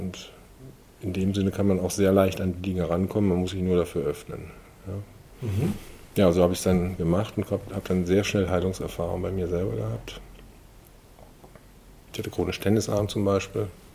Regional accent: Remscheid, North Rhine-Westphalia, Germany; born there; Ich bin hier in Remscheid geboren, bin dann mit Abitur nach Aachen gegangen, habe dort studiert, Bauingenieurwesen.

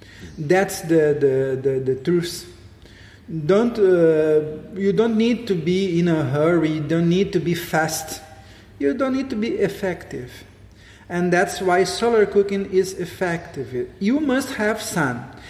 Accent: South Region, Brazil; born there; English is a second language; But unfortunately, I was born in South Brazil. But even in South Brazil, I have our summer is so hot.

